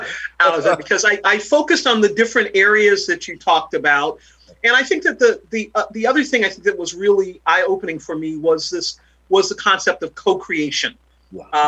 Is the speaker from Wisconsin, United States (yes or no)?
no; Huntsville, Alabama, United States; I grew up in the South. I grew up in segregation. I personally saw things. My parents were very active in the civil rights movement. I grew up in Huntsville, Alabama.